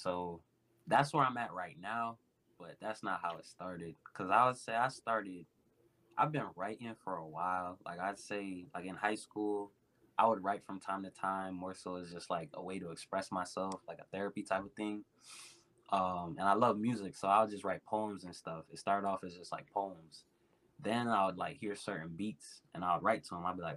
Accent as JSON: {"language": "English", "town": "Coral Springs", "region": "Florida", "country": "United States", "said": "I'm a rapper. I'm from Coral Springs, Florida, which, if you're not familiar with the area, that's South Florida, Broward County."}